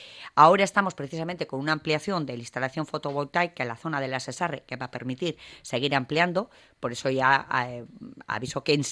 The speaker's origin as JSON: {"language": "Spanish", "town": "Barakaldo", "region": "Basque Country", "country": "Spain", "said": "y como somos en Baracaldo, ¿no? Ambiciosos."}